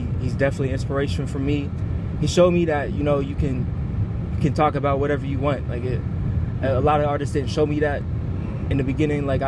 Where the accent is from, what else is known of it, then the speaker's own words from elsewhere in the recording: Georgia, United States; now in Cincinnati, United States; I'm actually from Georgia. That's where I was born and raised, partly. I grew up there and here.